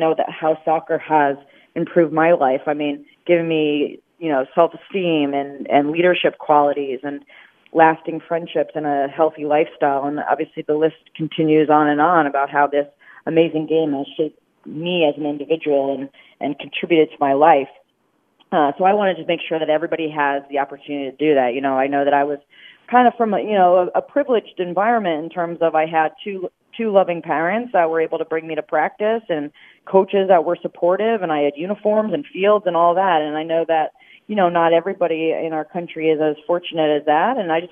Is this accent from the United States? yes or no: yes; New Jersey, United States; And, you know, I grew up in New Jersey, so I'd go to Rutgers University women's soccer games and Princeton University soccer games.